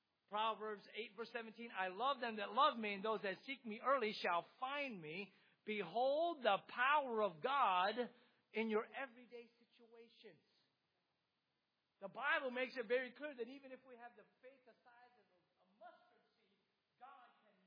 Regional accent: California, United States; I'm from California, which is a good state to be from. That's how I used to say it. But you know what? I'm from California and I love California.

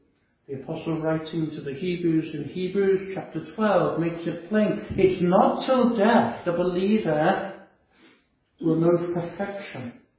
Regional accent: Totton, South East England, United Kingdom; I often used to look at these words growing up in Totten, for this psalm was in the vestibule on a display board.

